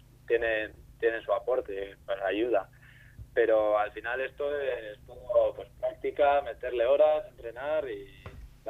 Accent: Bergara, Basque Country, Spain; Josean Mulas, que es también pues, de Vergara, de mi pueblo

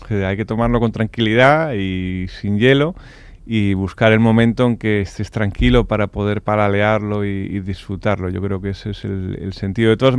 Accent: Asturias, Spain; now in Madrid, Spain; Yo soy asturiano y soy madrileño y además lo disfruto mucho, tener la doble nacionalidad.

